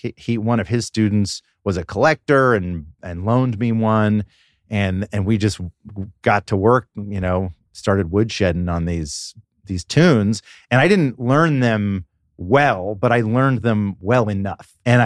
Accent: Atlanta, Georgia, United States; I grew up in Atlanta, and it's just kind of around you a lot.

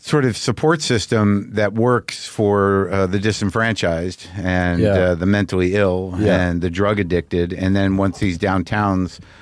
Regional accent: Albuquerque, New Mexico, United States; I grew up in Albuquerque.

